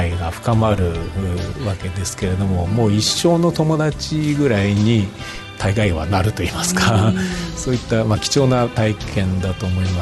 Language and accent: Japanese; Nagaoka, Niigata, Japan; 私もそうですし父もそうですが、長岡に生まれ育ちました。